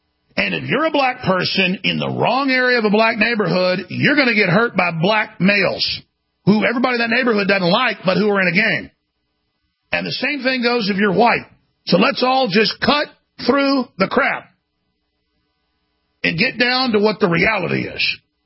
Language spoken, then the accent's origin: English; Dallas, Texas, United States; That said, I grew up in Dallas, Texas, and I had a lot of black friends as I played sports